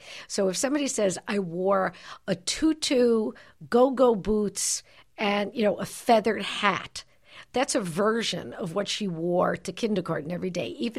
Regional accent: Brooklyn, New York, United States; I grew up in Brooklyn, New York, and there are Girl Scouts in big cities

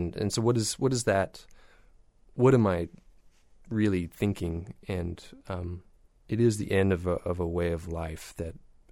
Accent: Salt Lake City, Utah, United States; It draws a lot from the natural environment, which is, I come from Salt Lake City, Utah, where we have an abundance of spectacular landscape and whatnot. So I kind of come from that locale where it has greatly informed me and my practice and whatnot.

